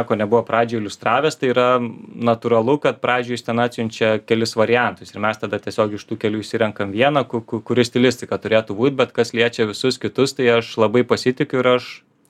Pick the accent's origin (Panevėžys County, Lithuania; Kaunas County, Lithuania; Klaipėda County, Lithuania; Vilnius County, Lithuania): Klaipėda County, Lithuania; Palanga; kadangi aš augau Palangoj